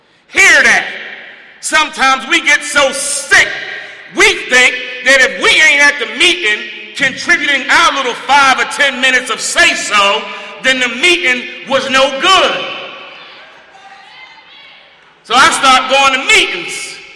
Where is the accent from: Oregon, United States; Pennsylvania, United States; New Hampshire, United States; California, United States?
Pennsylvania, United States; Philadelphia; But I'm from Philly.